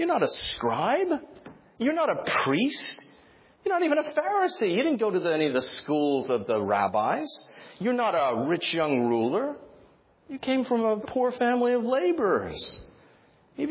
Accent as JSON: {"language": "English", "region": "New York", "country": "United States", "said": "One student, because she found out I was from the New York area, she kept asking me about New York"}